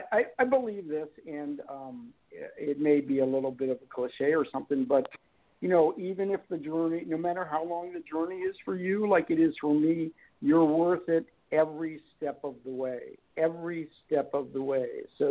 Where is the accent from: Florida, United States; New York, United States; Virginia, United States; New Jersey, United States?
Virginia, United States; No, I was raised in Northern Virginia